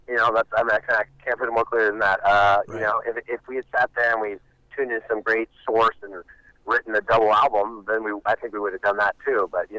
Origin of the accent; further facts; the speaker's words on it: Santa Barbara, California, United States; We're from Santa Barbara, right? So we didn't have a scene.